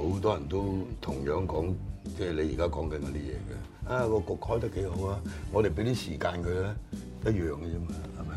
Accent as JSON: {"language": "Cantonese", "country": "China", "said": "我哋中國人有句説話叫做上台應念下台時"}